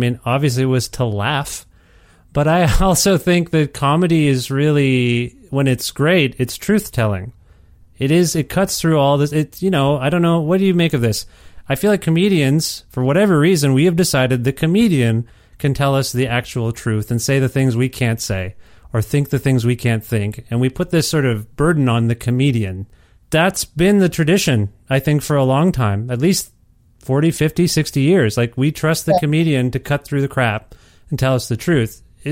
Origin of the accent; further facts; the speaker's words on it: Canada; Am I allowed to say that as a Canadian? I don't know.